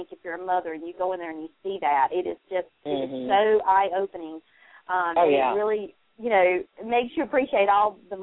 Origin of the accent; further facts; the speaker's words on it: North Carolina, United States; I am from North Carolina.